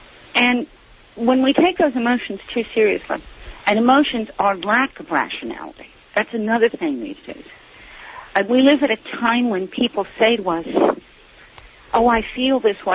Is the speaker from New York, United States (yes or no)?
yes; New York City, New York, United States; well, you know, if you are a New Yorker, and I'm a New Yorker, when you walk down the street